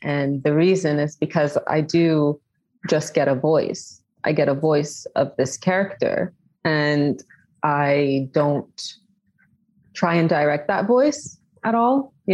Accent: Kuwait; Growing up in Kuwait as well, the liberal arts, the creative industry wasn't really something to be seen as a career option.

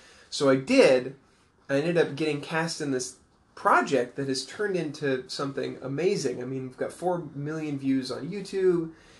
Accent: San Diego, California, United States; born there; Well, I was born in San Diego, California, and I went to school at Chapman University in Orange County.

